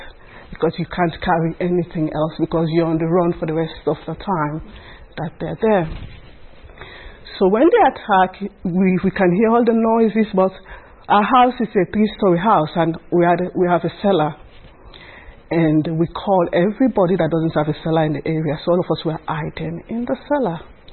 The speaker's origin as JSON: {"language": "English", "town": "Freetown", "region": "Western Area", "country": "Sierra Leone", "tie": "born or raised there", "second_language": "English", "said": "I was born in Freetown, as I say, and I was born in Waterloo Street."}